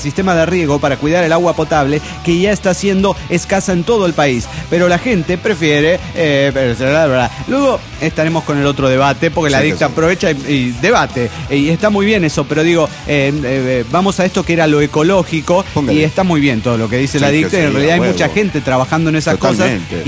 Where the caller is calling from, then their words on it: Tultitlán, State of Mexico, Mexico; monitorista de Tultitlán, México.